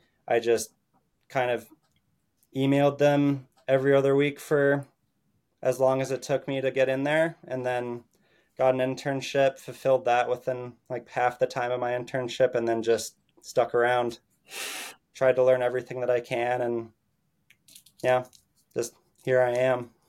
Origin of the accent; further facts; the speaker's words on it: Wyoming, United States; when I was growing up in Wyoming